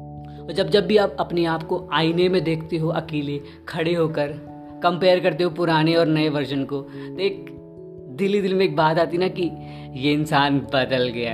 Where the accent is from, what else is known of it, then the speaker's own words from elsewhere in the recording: Pune, Maharashtra, India; moved away; तो शहर का नाम था पुणे। गए स्टेशन पर, गाड़ी खड़ी हुई थी, धीरे धीरे धीरे धीरे कुछ देर बाद मेरा शहर मेरे सामने से गायब हो रहा था।